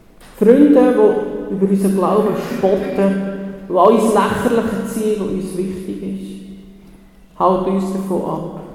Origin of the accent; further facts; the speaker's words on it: Switzerland; ein mühsamer Text, wenn man als Schweizer im 21. Jahrhundert lebt.